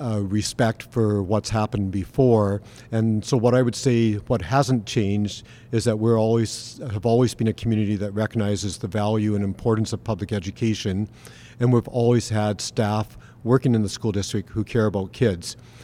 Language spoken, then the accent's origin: English; Langley, British Columbia, Canada; now in Revelstoke, Canada; I grew up in the Lower Mainland, so I grew up in Langley, and then I graduated from